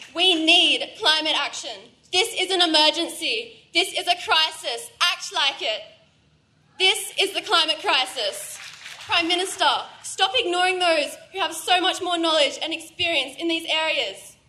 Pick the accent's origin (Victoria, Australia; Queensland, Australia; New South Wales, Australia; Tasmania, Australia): New South Wales, Australia; Nimboida; from Nimboida, New South Wales.